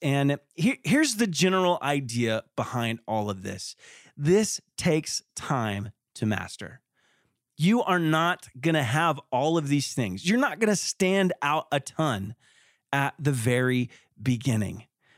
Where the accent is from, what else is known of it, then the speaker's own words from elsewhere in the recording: Arizona, United States; I am your cheerleader from Arizona